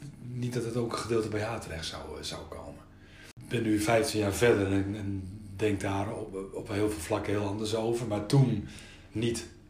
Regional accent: Zwolle, Overijssel, Netherlands; ik kwam uit Zwolle, daar was het sowieso niet praten over gevoelens, zeker niet.

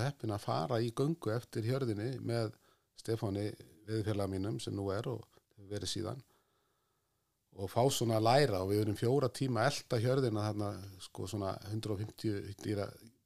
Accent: Grindavík, Southern Peninsula, Iceland; also born or lived in Hnífsdalur; ég ólst upp í Grindavík og í Hnífsdal og ég svona kallað mig Grindíking og Ísfyrring eða Hnífsdaling ættaðir vesturingur

